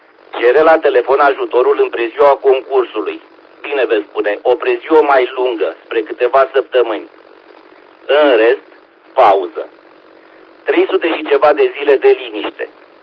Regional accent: Romania; pentru că pur și simplu suntem români de rând care gândim cel mai bine ar fi să moară capra vecinului

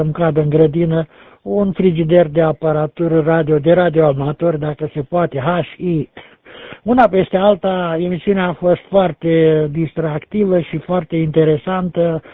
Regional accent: Piatra Neamț, Neamț County, Romania; de la Piatra Neamț.

